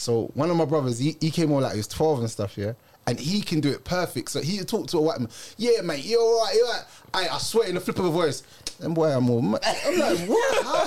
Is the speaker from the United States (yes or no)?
no; Jamaica; And then like me being Jamaica, I'm like, "Yeah, you're from Jamaica. I'm from Jamaica."